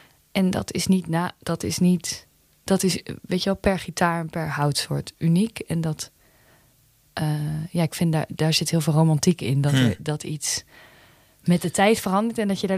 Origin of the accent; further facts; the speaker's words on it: Gouda, South Holland, Netherlands; born there; Ik ben geboren in Gouda.